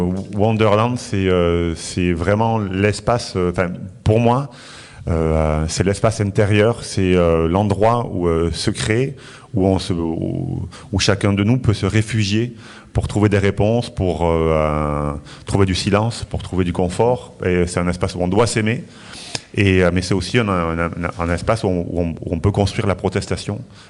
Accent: Madrid, Community of Madrid, Spain; also born or lived in Salamanca; Oui, je suis né à Salamanque. Après, on est allé vivre à Madrid, mais j'ai eu la chance d'avoir une famille de musiciens.

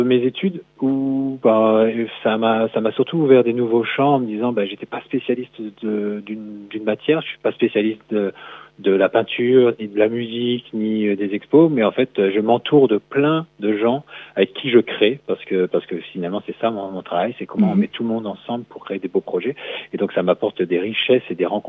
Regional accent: Lille, Hauts-de-France, France; moi je suis issu du nord de la France, du côté de Lille, et puis j'ai travaillé pendant une dizaine d'années en Belgique

